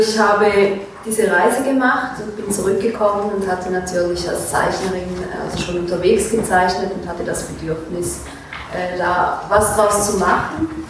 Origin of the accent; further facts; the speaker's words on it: Frauenfeld, Thurgau, Switzerland; von meiner Heimatstadt Frauenfeld was bekommen